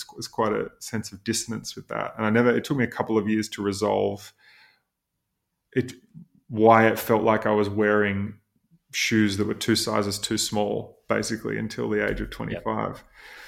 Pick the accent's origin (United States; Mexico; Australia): Australia; Queensland; I grew up in Queensland. We lived 35 minutes outside of Noosa on 12 acres. We had 9 acres of rainforest and 3 acres that was cleared. We had this big wooden house, the classic old Queenslander house